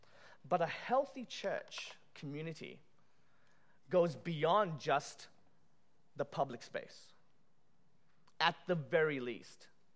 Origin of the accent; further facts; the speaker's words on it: Australia; hi, we're visiting from Australia. And, you know, my parents and I, we'd like to come and visit your church.